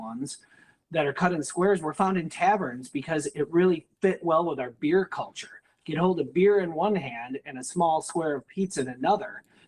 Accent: Milwaukee, Wisconsin, United States; But growing up in Milwaukee, there were some places

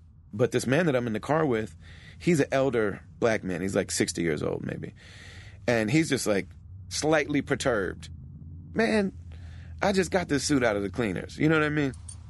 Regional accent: Madison, Wisconsin, United States; born there; And so I was born in Madison, and then we almost immediately started moving around to different cities in the Midwest.

